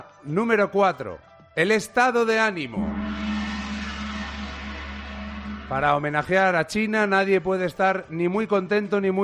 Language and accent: Spanish; Salamanca, Castile and León, Spain; Lo siento mucho, además yo soy de Salamanca, entenderás que me duele